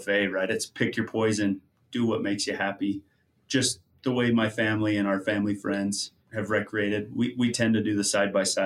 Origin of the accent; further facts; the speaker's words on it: Evanston, Wyoming, United States; I grew up in Evanston, grew up in Uinta County, born in 94, so I'm just a young pup. But the nice thing about Wyoming is you get involved in the historic teachings and tours and all that at an early age.